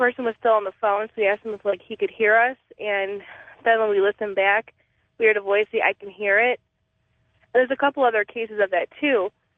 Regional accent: Cleveland, Ohio, United States; I'm from Cleveland.

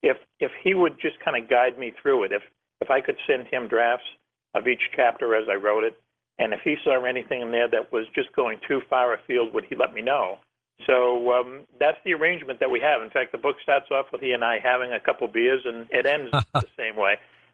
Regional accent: Boston, Massachusetts, United States; born or raised there

